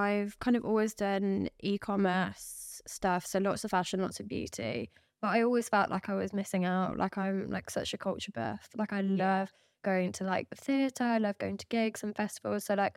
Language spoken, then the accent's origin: English; Birmingham, West Midlands, United Kingdom; So I'm from Birmingham originally.